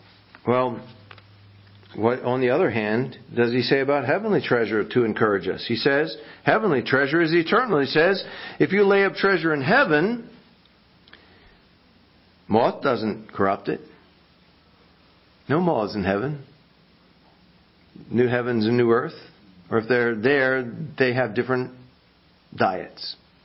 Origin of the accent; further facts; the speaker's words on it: New Orleans, Louisiana, United States; When I was a kid, I grew up in New Orleans.